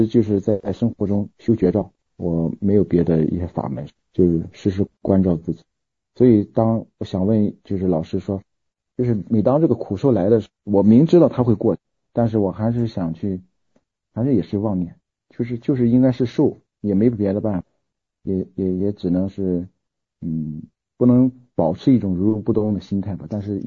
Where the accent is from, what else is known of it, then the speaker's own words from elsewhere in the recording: Jinan, Shandong, China; 因为那个我在济南的，我老家是济南的